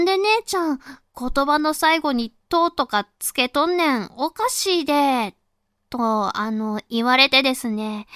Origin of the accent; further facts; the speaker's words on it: Fukuoka, Japan; accent: Hakata dialect; は初めて自分の博多弁や普段お友達と話しているような言葉を作品を通じて皆様に聞いていただくこととなりました。